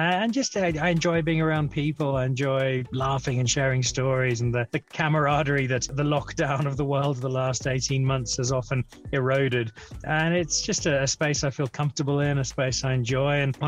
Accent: Kwekwe, Midlands, Zimbabwe; accent: Northern Irish; also born or lived in Northern Ireland; I was born in Northern Ireland, but I grew up in Zimbabwe. And when I arrived in Kwekwe, which is where we started, my parents were teachers.

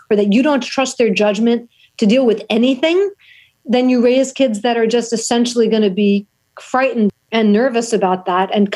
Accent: New York City, New York, United States; Because growing up in New York City, it was so dangerous and so ridiculous.

